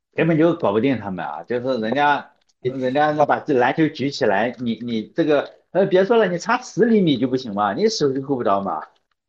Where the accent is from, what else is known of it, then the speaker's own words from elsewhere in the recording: Shandong, China; 你是哪里的？山东。我说山东。